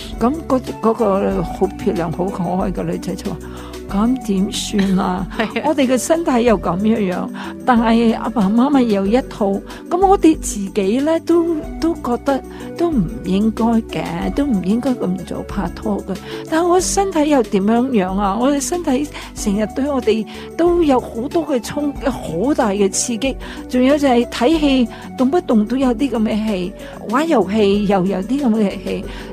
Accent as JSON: {"language": "Cantonese", "country": "China", "said": "有時我哋中國人咧有個好奇怪嘅就係"}